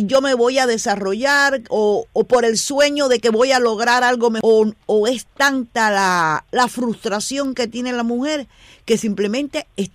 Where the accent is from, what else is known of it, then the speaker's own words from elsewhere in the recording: Cuba; moved away; yo me fui hace algunos años de Cuba